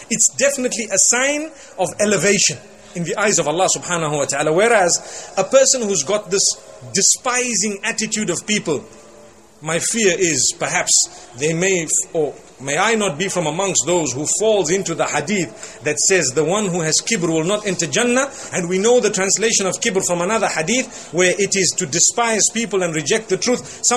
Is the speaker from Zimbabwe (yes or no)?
yes; Zimbabwe; I said, I'm from Zimbabwe.